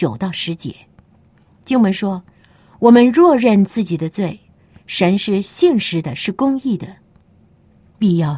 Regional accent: China; 咱们中国人总觉得在礼教观念当中长大的，咱们打小就知道这个基本的这个礼仪啊

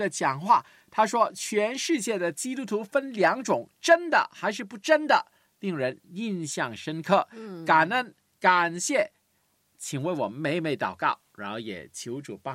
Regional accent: Hong Kong; accent: Hong Kong; Chinese is a second language; 我得再进步，最好听不出来我的乡音香港音。

